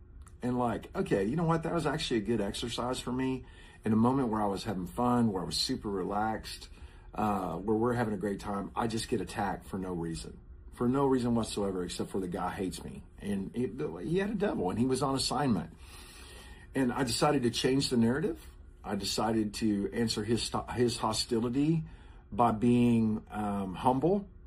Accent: Texas, United States; I was being persecuted because I'm a Texan, because I'm an American, and people hate Americans.

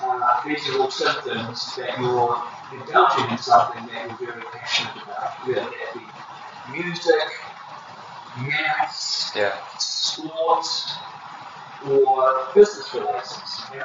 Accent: New Zealand; moved away as an adult; now in United Kingdom; I'm Kiwi originally, although I've been in the UK for 22 years.

